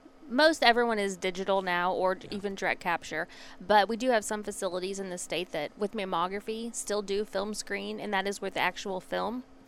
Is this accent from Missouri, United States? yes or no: yes; Madison, Missouri, United States; I'm actually from Madison, which is not far away from here